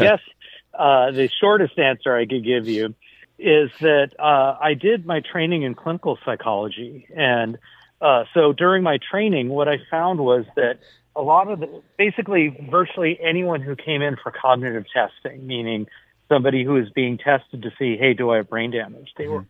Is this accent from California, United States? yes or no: yes; San Jose, California, United States; I grew up in San Jose in the 70s, and the neighborhood I grew up in was incredibly racist, to say the least.